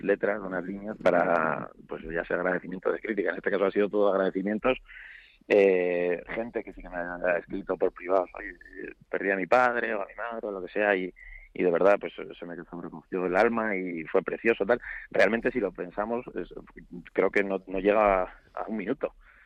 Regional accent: Zaragoza, Aragon, Spain; also born or lived in Madrid; yo soy maño, yo soy de Zaragoza, pero fui a estudiar la carrera ya a Madrid y yo soy medio mañileño, que digo yo.

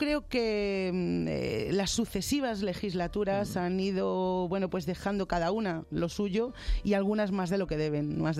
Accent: Aranjuez, Community of Madrid, Spain; yo soy de La Elipa, en la calle Marqués de Corbera, una avenida que, bueno, pues todo el mundo conoce. Y bueno, pues sí, me fui con 6 años a Aranjuez.

